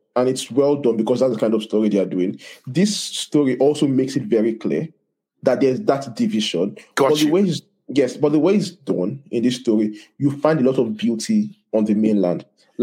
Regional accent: Nigeria; I'm Nigerian

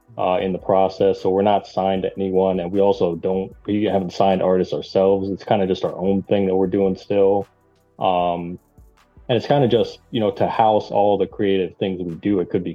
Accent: Ohio, United States; So you did say I'm from Northeast Ohio. So if anyone knows, like, Cleveland area, Canton, Ohio, I'm like 20 minutes from Canton.

